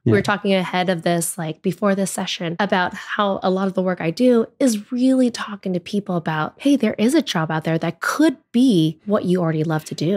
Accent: Cupertino, California, United States; I'm from Bay Area, so Cupertino, California. For those with an Apple phone, it's where they're from.

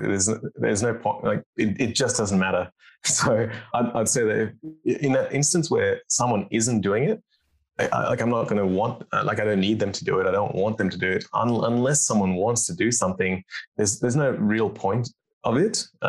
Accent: Australia; We were raised in Australia, we're doctors

